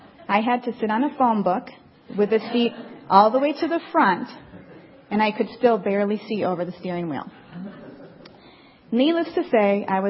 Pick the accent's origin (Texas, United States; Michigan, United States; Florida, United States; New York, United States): Michigan, United States; I'm originally from Michigan. My father's Iranian. He was born in Tehran and came to the United States when he was 19 to go to school